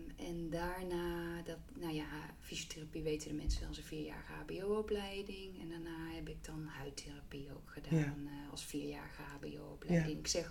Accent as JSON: {"language": "Dutch", "town": "Roermond", "region": "Limburg", "country": "Netherlands", "tie": "born or raised there", "said": "En van origine, misschien hoor je het nog een beetje, kom ik uit Limburg, uit Roermond."}